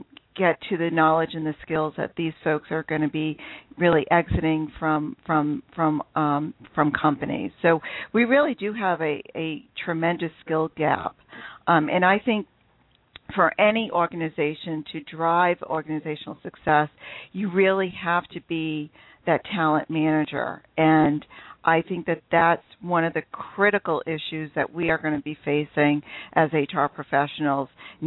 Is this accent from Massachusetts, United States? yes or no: yes; Massachusetts, United States; accent: New England; primarily, my experience has been in the Boston, Massachusetts area, so if I do have a funny accent, it is my New England accent coming out.